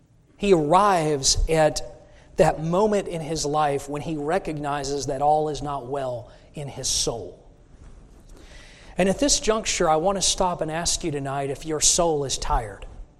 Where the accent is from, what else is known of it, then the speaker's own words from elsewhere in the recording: Texas, United States; And I grew up in Texas, and we have a lot of cattle. We don't have so many pigs there.